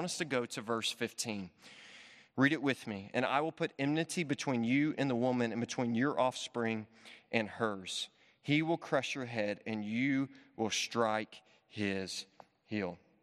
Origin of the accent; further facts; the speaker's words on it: Memphis, Tennessee, United States; Now, I'm well aware I'm from Memphis, Tennessee. And because I'm from Memphis, Tennessee, I say naked really funny.